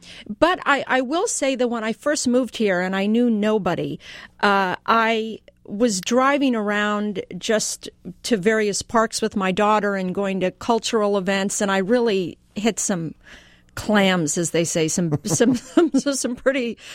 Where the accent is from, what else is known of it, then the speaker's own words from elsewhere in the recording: Aspen, Colorado, United States; I grew up in Aspen, Colorado